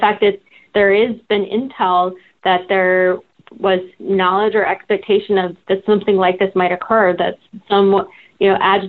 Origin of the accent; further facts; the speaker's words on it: Utah, United States; he's actually from my home state of Utah